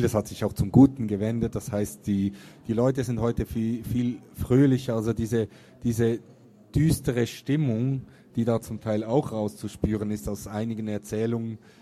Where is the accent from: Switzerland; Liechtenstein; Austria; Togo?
Switzerland; ich komme aus der Schweiz ursprünglich